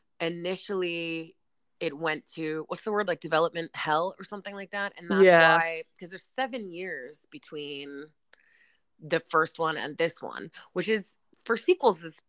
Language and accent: English; England, United Kingdom; I'm the English person in this scenario.